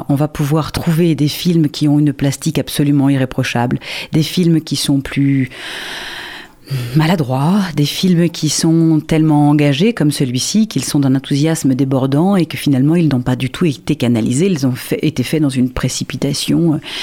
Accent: Normandy, France; qui est venue s'installer par chez nous, en tous les cas, en Normandie

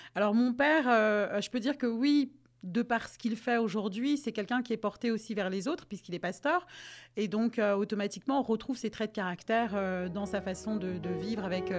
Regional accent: DR Congo; je suis originaire du Congo Kinshasa.

